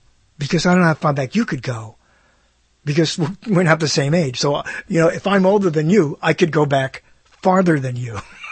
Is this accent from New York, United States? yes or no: yes; New York, United States; I grew up in New York, and that's, you know, that's a terrible, terrible thing to admit.